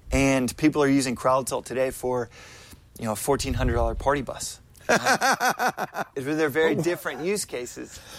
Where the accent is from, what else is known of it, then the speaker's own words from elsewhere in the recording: Texas, United States; You know, born and bred in Texas, you have a lot of pride for your